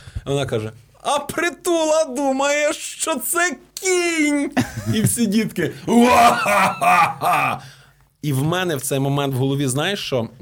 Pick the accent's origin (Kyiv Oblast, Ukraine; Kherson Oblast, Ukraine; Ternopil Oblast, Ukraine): Ternopil Oblast, Ukraine; Zbarazh; also born or lived in Vyshnivets; я народився в Збаражі, теж вдячний Богу, що в мене був Збараж, що в мене був Вишневець, тому що я жив в місцях, які, ну, просто просочені історією.